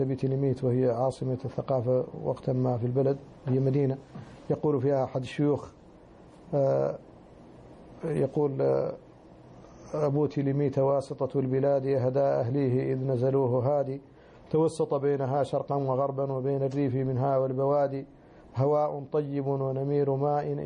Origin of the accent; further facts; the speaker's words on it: Mauritania; born there; وقد ولدت في موريتانيا في بادية عند بير لنا اسمها شهلات، وهي جمع مؤنث سالم لشهلة، وهي اسم ربوة، وهي ثلاث شهلات